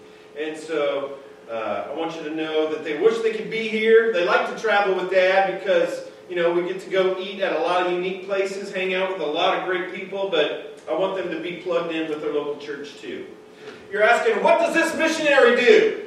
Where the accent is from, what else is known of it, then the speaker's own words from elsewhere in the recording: Taylor, Nebraska, United States; I grew up in Taylor, Nebraska, Loup County Public School, High School 40.